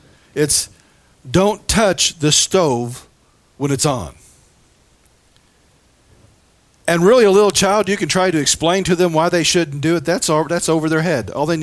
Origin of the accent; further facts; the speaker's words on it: Missouri, United States; You can tell I'm from Missouri.